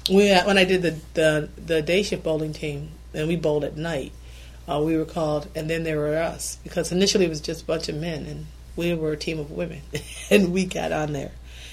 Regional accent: Lansing, Michigan, United States; like I said, I grew up in Lansing.

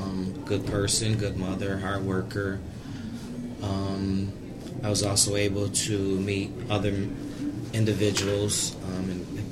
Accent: Detroit, Michigan, United States; I grew up around General Motors factories in Detroit.

